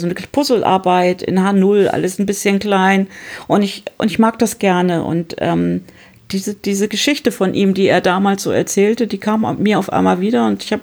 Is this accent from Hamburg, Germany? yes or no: yes; Hamburg, Germany; ich komme aus Hamburg